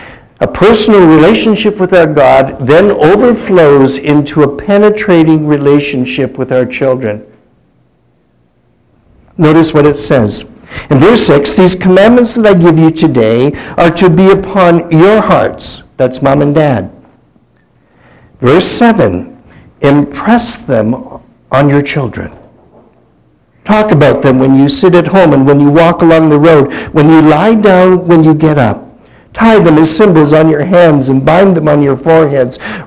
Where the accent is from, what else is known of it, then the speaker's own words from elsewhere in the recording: Windsor, Ontario, Canada; When we were kids growing up in Windsor in Canada